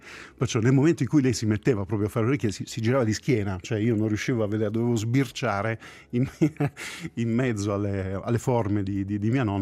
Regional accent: Apulia, Italy; born there; Io sono nato in Puglia, un piccolo paesino in provincia di Brindisi, perciò gli ingredienti erano quelli.

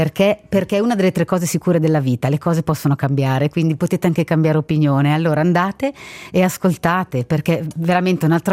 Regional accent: Ticino, Switzerland; noi ticinesi

